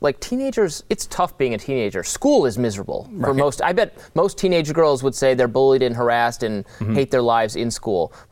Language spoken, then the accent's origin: English; Detroit, Michigan, United States; now in Washington, D.C., United States; Over the summer, I went back to my hometown, the suburbs of Detroit, mm-hmm. Michigan, which is, you know, moderately blue state.